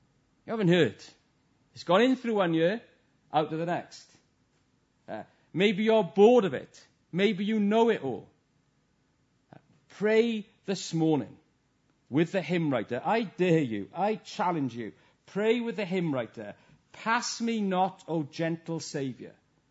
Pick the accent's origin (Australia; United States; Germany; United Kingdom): United Kingdom; Ebbw Vale, Wales; when I grew up in Ebervale, it's actually in Brymawr.